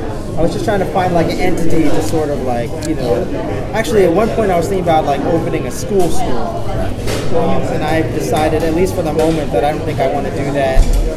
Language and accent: English; Baltimore, Maryland, United States; I was born and raised in Baltimore. You know, like, Baltimore's, like, city's, like, 60, 70% black, mostly, like, white and black growing up, so I didn't know a lot about my own culture.